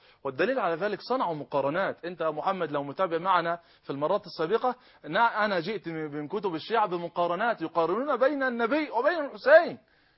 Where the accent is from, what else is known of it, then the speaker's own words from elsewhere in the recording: Egypt; حتى في بلدنا مصر،